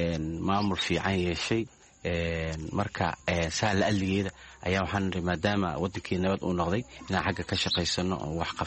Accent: Mogadishu, Banaadir, Somalia; born there; moved away; magaalada Muqdisho ku dhashay, waxaan ka qaxay xamar 2006

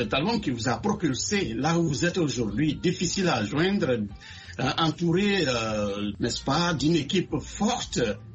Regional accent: Ganvié, Atlantique, Benin; Est-ce que vous avez été chez moi à Ganvier?

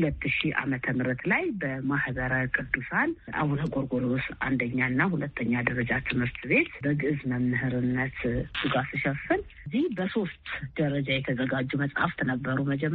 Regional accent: Addis Ababa, Ethiopia; born or raised there

